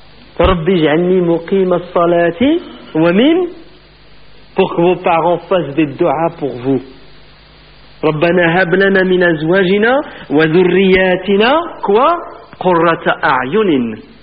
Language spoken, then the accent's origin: French; France; c'est une mode aux États-Unis qui va bientôt arriver chez nous en France